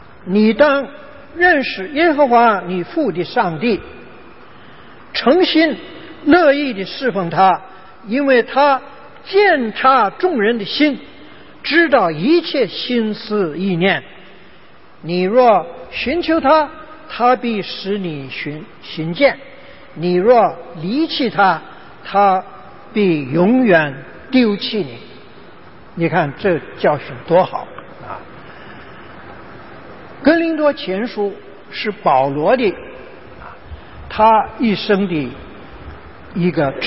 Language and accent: Chinese; China; 我们中国人练武术是打空气是吧？